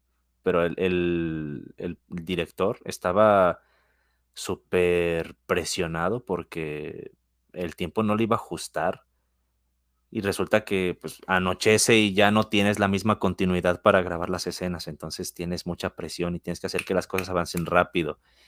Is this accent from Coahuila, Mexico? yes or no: no; Guadalajara, Jalisco, Mexico; tengo 31 años. Soy de Guadalajara, Jalisco, México.